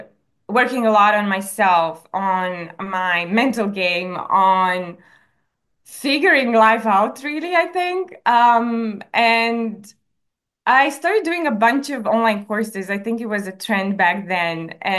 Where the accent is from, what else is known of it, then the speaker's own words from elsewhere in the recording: Romania; English is a second language; moved away as an adult; now in London, United Kingdom; I'm from Romania. I was raised and I was born and raised in Romania. I moved to London when I was 19 to become a pilot.